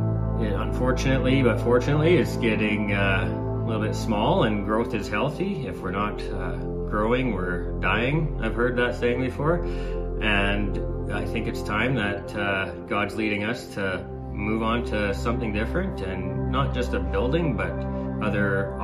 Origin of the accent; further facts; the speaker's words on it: Sylvan Lake, Alberta, Canada; Well, Pam and I, we grew up in the Alliance Church in Sylvan Lake.